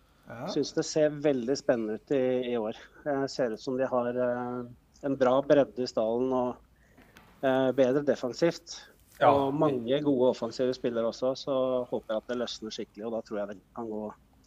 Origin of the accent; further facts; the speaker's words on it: Asker, Akershus, Norway; Jeg er jo fra Asker, selvfølgelig.